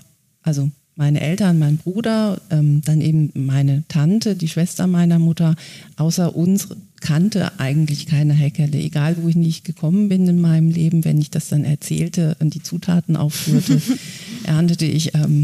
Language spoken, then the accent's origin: German; Lower Saxony, Germany; ich komme aus Sandmünden, also Südniedersachsen